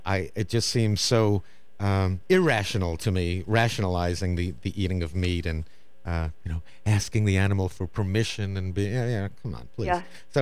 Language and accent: English; New York City, New York, United States; Oh, that's great. Yeah, my hometown.